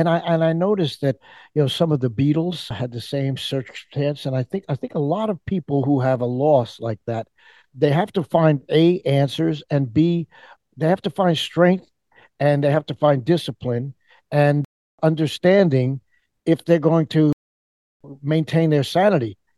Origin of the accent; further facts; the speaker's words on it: United States; Well, I had a really good fortune of growing up near New York City